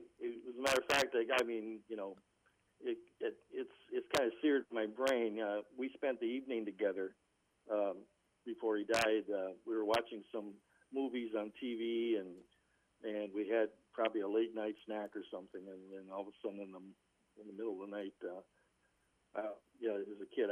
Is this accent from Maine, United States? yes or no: no; St. Joseph, Minnesota, United States; Well, born and raised in St. Joe, Minnesota, just like you.